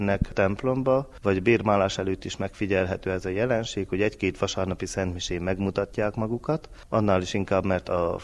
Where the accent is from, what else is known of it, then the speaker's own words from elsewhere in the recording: Oroszhegy, Harghita, Romania; Igen, én ezt tanultam gyermekkoromtól, hogy a szülőfalumban, Oroszhegyen állandóan javítás alatt volt a templom és a plébánia egyaránt.